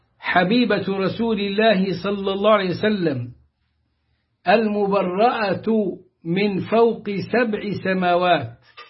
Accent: Egypt; وهو المدعو حسن شحاتة عندنا في مصر إلى أن نفق

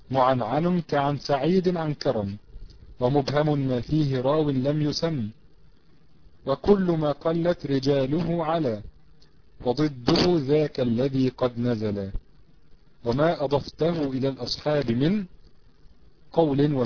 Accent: Egypt; او سليم او سليم زي ما بنقول عندنا في مصر

